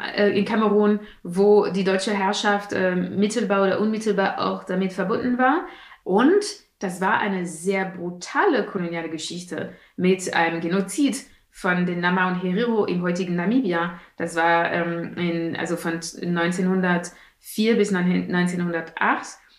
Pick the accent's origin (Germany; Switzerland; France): France; dass ich mich wirklich als Französin wahrgenommen habe.